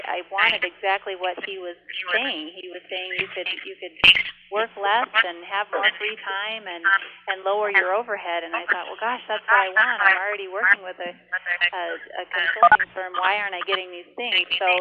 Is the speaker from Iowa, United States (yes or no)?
yes; Iowa, United States; I was born and raised in Iowa, and I graduated from the University of Iowa College of Dentistry in 1998